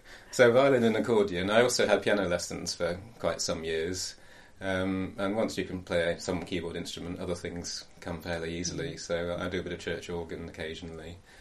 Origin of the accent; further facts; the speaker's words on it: Darlington, North East England, United Kingdom; moved away as an adult; also born or lived in Cheshunt / Nottingham; now in Harrogate, United Kingdom; Okay, I was born in Hertfordshire, in Cheshunt. When I was four, we moved up to Darlington, up in the northeast. And then I went down to Nottingham University and eventually settled in Harrogate.